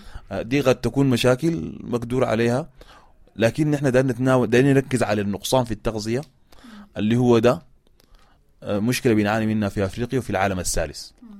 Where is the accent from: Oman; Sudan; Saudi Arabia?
Sudan; يعني ممكن تلقى ناس بعض القبائل عندنا في السودان